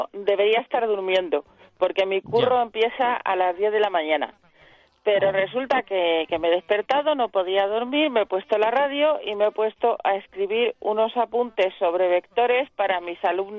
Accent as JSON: {"language": "Spanish", "town": "Colmenarejo", "region": "Community of Madrid", "country": "Spain", "said": "Es la patrona de mi pueblo. La patrona de Colmenarejo."}